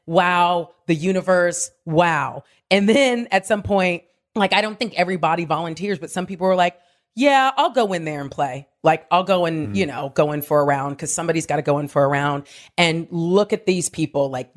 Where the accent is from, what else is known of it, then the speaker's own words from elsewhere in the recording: Diamond Bar, California, United States; I grew up in a city called Diamond Bar, California, which is right next to Pomona.